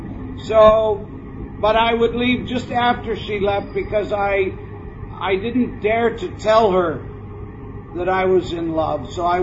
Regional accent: New York, United States; So I'm from New York. It wasn't very impressive, Rio. Not to a New Yorker.

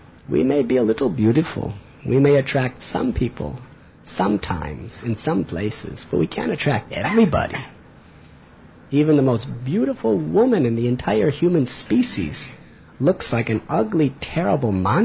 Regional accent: United States; It's not so famous. I'm American.

